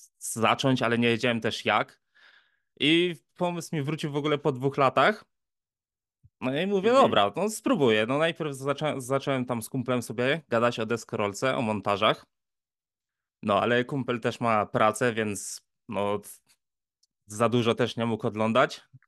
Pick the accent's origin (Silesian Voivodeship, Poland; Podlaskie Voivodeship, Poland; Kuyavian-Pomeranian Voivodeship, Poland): Kuyavian-Pomeranian Voivodeship, Poland; Toruń; A, jestem z Torunia.